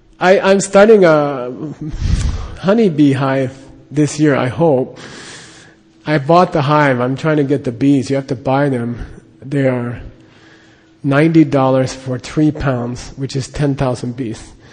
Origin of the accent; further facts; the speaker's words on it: Phoenix, Arizona, United States; Even when I was growing up in Phoenix, you go down Central Avenue and there's churches all the way down.